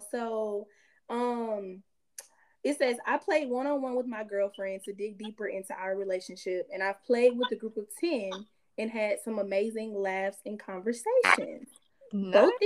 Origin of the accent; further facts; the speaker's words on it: Atlanta, Georgia, United States; now in Kansas City, United States; So I'm from Atlanta, but I live in Kansas City, Missouri right now for work.